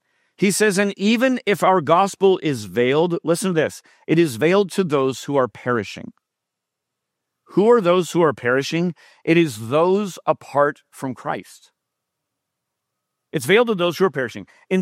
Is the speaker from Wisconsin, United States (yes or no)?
no; San Jose, California, United States; And I was from San Jose, like a couple of miles away.